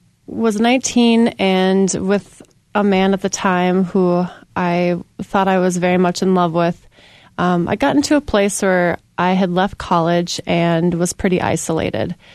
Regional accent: East Grand Forks, Minnesota, United States; I grew up in a large family of five kids in East Grand Forks, Minnesota, right in the border of North Dakota. And I grew up in a really wonderful Christian home.

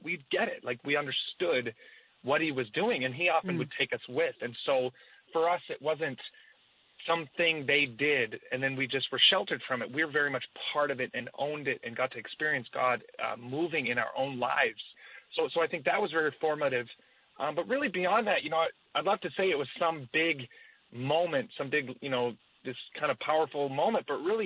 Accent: Amsterdam, North Holland, Netherlands; obviously I didn't have a huge choice in it from the beginning, but it was, you know, it was amazing, honestly.

